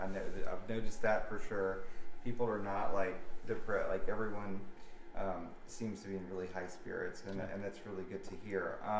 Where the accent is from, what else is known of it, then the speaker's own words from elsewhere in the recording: United States; Yeah, it's one of the things, you know, like as an American, we're far away